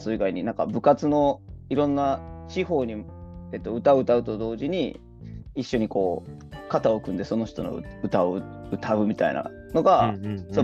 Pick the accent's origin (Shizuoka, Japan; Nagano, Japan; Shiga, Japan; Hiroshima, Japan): Hiroshima, Japan; 自分の地元の広島のラジオをちょっと聞くことがあって